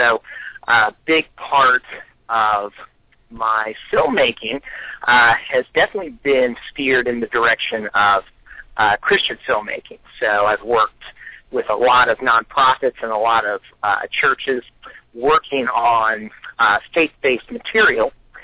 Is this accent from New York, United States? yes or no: no; Cincinnati, Ohio, United States; Well, like you said, I'm from Cincinnati, Ohio. Pretty much born and raised here, and have a passion for filmmaking.